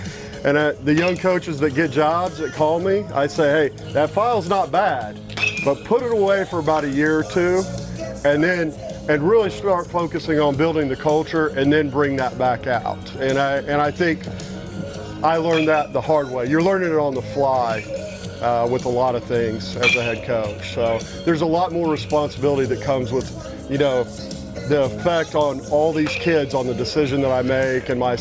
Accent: Goldsboro, North Carolina, United States; also born or lived in Arkansas; I grew up in Eastern North Carolina. I grew up in Goldsboro, where Mount Olive is, and I'll try to shorten it as best I can. My dad got a job in Northeast Arkansas.

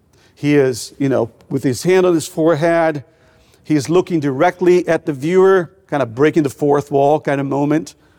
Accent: Brazil; I grew up in Brazil in the 80s and 90s. We used to do one-on-one evangelism in our town.

